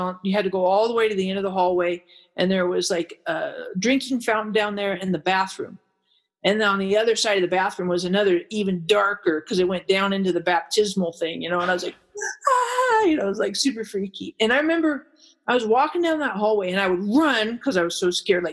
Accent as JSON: {"language": "English", "country": "United States", "tie": "born there", "said": "just because I was born in America, does that mean I'm a Christian?"}